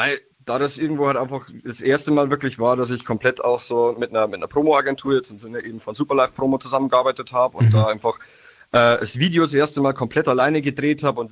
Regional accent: Niedertaufkirchen, Bavaria, Germany; Ich bin aus dem Landkreis Mühldorf, genauer Niedetorfkirchen.

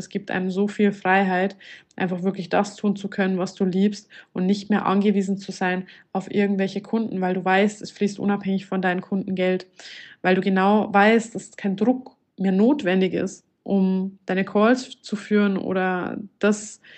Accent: Bavaria, Germany; accent: Lower Bavarian; Ich komme ursprünglich aus Niederbayern. Wahrscheinlich hört man das auch so ein bisschen an meinem Slang raus, an meinem Dialekt.

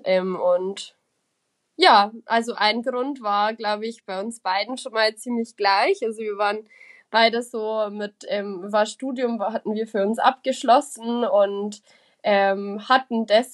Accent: Germany; dass es als Deutscher tatsächlich sehr, sehr einfach ist, ein Visum zu bekommen für Australien

